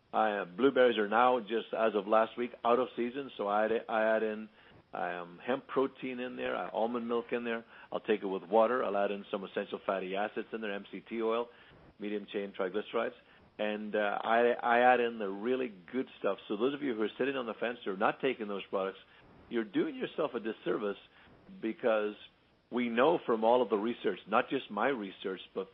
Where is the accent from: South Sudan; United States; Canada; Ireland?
Ireland; when I was a kid growing up in Ireland.